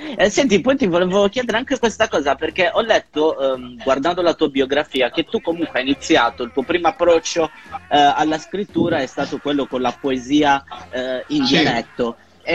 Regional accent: Sardinia, Italy; now in Rome, Italy; Io sono sardo e lavoro per Unica Radio di Cagliari, però io in questo momento vivo, in questo periodo vivo a Roma

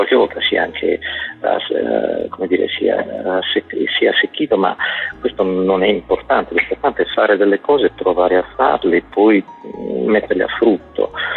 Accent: Sardinia, Italy; in più siamo sardi, siamo testardi, lo siamo io, lo sono io, lo sei tu, lo siamo noi sardi in genere.

